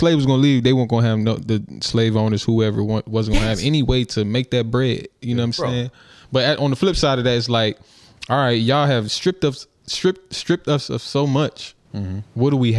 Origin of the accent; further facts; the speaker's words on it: New York City, New York, United States; I'm from New York City, boss.